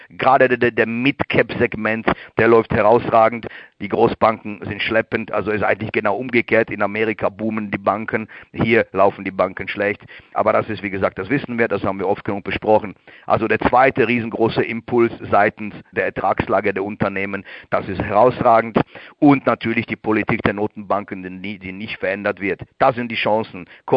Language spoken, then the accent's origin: German; Germany; now in Switzerland; Ich bin Deutscher, aber ich sage auch in der Schweiz lebender Deutscher